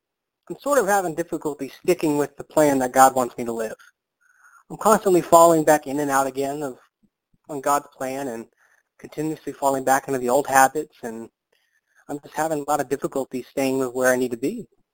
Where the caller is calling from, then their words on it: Houston, Texas, United States; I'm calling in from Houston, Texas.